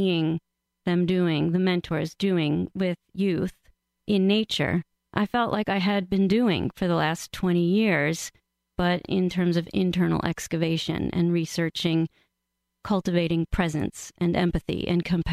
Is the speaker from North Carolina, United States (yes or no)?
no; New York City, New York, United States; I was born and raised in New York City.